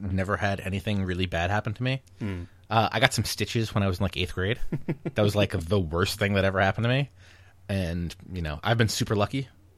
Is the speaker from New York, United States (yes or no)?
no; California, United States; hey, I'm from California.